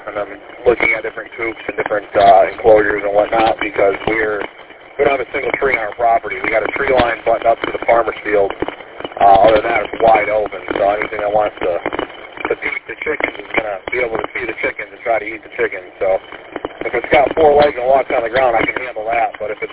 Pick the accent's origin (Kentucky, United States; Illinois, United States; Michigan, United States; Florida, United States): Michigan, United States; Romeo; Yep, I was born and raised in Romeo, grew up at 34 in Fisher, and then went away to school, came back to Megafar, rented an apartment in Romeo for a bit